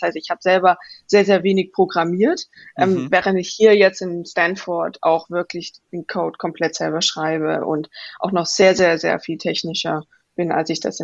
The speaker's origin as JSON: {"language": "German", "region": "Saxony", "country": "Germany", "tie": "born or raised there", "said": "Also ich bin im Vogtland in Sachsen aufgewachsen."}